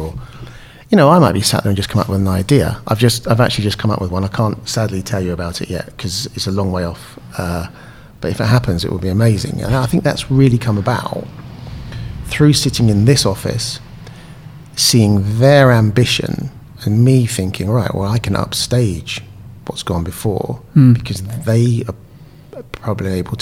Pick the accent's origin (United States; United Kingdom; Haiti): United Kingdom; South East England; also born or lived in Southampton; I was born in Southampton. Because my father was in the Navy, we moved near to Portsmouth.